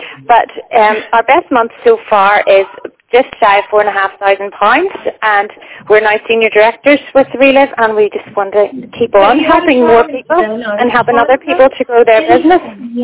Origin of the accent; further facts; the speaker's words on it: Northern Ireland, United Kingdom; I'm from Northern Ireland